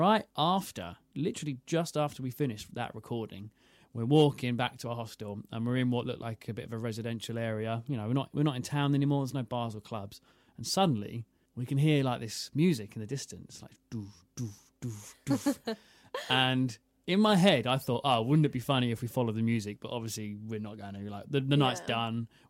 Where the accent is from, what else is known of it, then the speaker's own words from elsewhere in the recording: England, United Kingdom; And then we said, oh, we're English, blah, blah, blah.